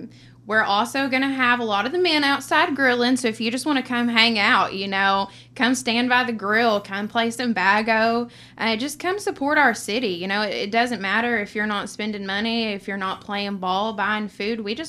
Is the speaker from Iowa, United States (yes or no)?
no; Cushman, Arkansas, United States; now in Batesville, United States; So I have been living in Batesville, but obviously I'm from Cushman. All of my family lives there on my dad's side.